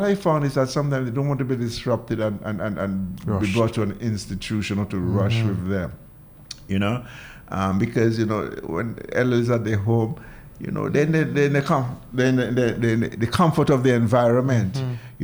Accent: Marigot, Saint Andrew, Dominica; Because I'm from Marigot, so I have to serve my people from Marigot.

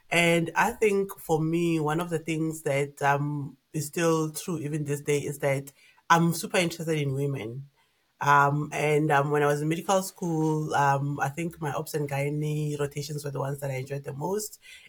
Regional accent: Pretoria, Gauteng, South Africa; So I'm a Pretoria girl, and those who come from Pretoria will understand the significance of being a Pretoria girl. I come from Atteridgeville, Paarlie, a typical, South African township.

